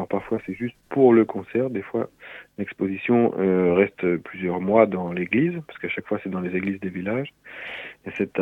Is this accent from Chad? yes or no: no; Nouvelle-Aquitaine, France; moi je suis originaire de la Creuse.